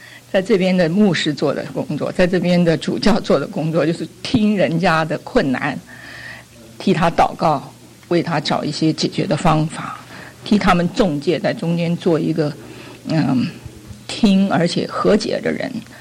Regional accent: China; 因为我们中国人从我原来是教书的，有一种家国的抱负

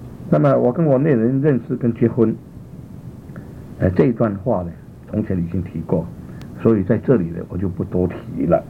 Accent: Fujian, China; 我们福建人呢称这个男人做打波，称女人做杂波

